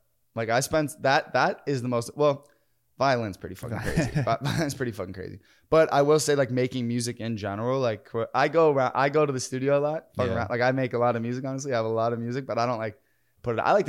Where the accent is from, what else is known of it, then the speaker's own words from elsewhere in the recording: Pittsburgh, Pennsylvania, United States; I'm a big Auburn fan, which is so random because I'm from Pittsburgh.